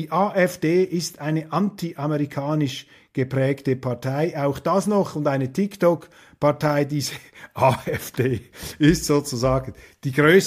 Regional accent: Switzerland; Jetzt als Schweizer, das ist eine schweizerische Zeitung

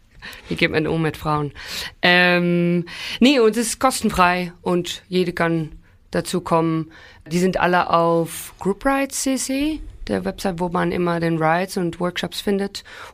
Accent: Netherlands; German is a second language; Ich komme ja aus den Niederlanden, ich bin auch eine sehr niederländische Person.

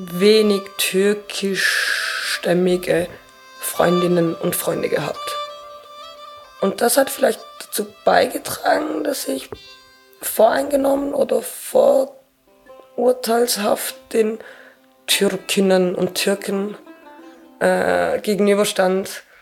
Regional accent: Saverne, Grand Est, France; ich bin ja halt nicht nur türkischsprachig. Ich bin halt nicht nur Kind von türkischen Eltern, sondern ich bin halt im Städtli Zabern aufgewachsen.

